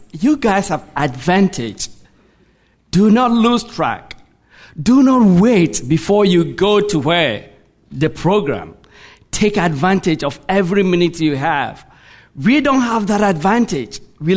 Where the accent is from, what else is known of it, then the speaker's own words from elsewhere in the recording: Ghana; If you hear my accent, I'm originally from Ghana in West Africa.